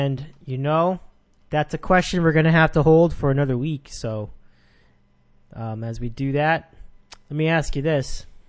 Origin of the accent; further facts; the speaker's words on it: Oxnard, California, United States; I grew up in Oxnard.